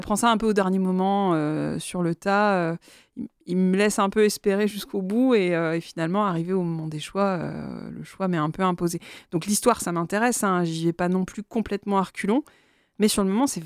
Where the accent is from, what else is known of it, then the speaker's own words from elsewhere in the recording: Quimper, Brittany, France; parce que je suis de Quimper.